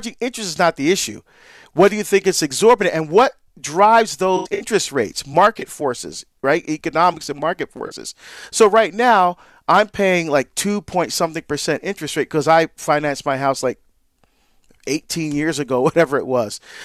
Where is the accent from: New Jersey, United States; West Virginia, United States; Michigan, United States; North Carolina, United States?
New Jersey, United States; my home state of New Jersey. In fact, I lived in Orange, New Jersey after my parents divorced. My mom bought a house in Orange, so we moved from Hillside to Orange.